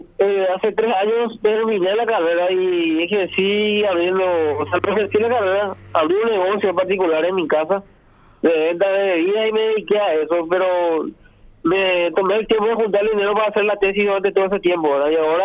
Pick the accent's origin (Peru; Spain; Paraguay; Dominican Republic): Paraguay; como hijo y como paraguayo